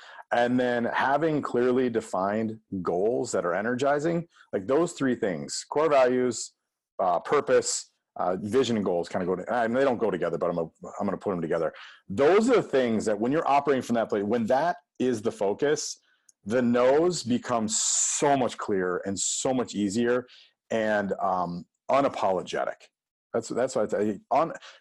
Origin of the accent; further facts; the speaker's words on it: Illinois, United States; And I grew up in Illinois. I actually grew up in a farming family, so this one is super near and dear to me.